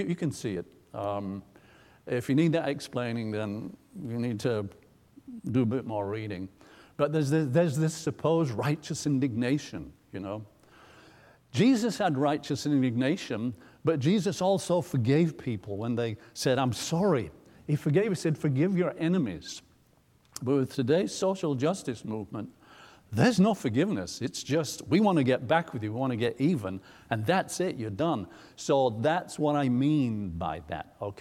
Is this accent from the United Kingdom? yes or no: yes; England, United Kingdom; I'm not telling you this because it's English stuff and I'm from England.